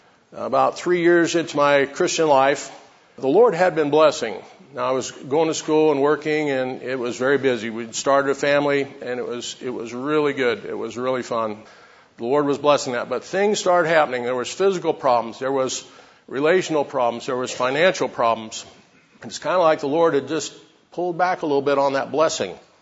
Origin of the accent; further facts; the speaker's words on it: Lincoln, Nebraska, United States; I'm from Lincoln, Nebraska